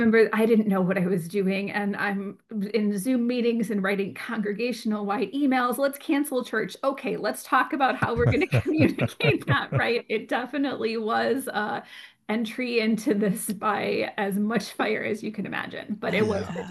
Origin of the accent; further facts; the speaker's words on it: Milwaukee, Wisconsin, United States; So I grew up in Milwaukee with a civil engineer and an accountant for parents.